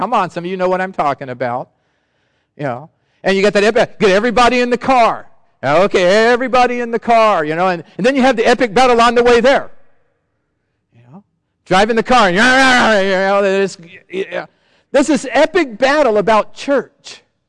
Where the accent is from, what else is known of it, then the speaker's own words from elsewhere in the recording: Sacramento, California, United States; I grew up in Sacramento in this pancake house.